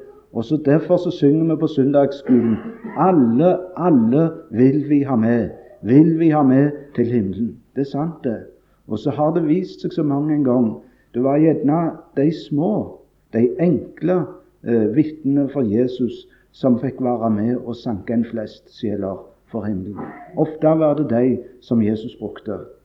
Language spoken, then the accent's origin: Norwegian; Randaberg, Rogaland, Norway; jeg var sikkert ikke mer enn en 8-10 år. Jeg var på